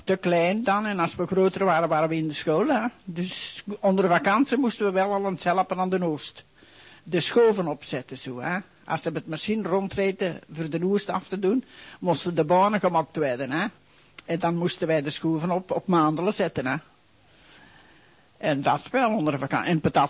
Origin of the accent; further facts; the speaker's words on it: Brustem, Flanders, Belgium; born there; Ik ben geboren in Brustum in 1907.